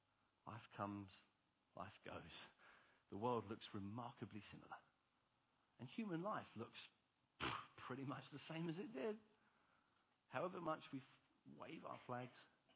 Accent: United Kingdom; I suppose that's part of being British, is this kind of, you know, we're British.

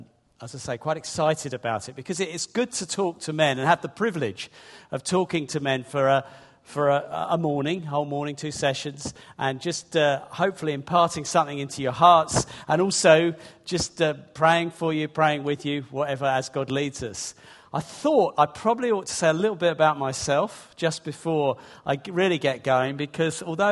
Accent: Hastings, South East England, United Kingdom; born or raised there; also born or lived in London

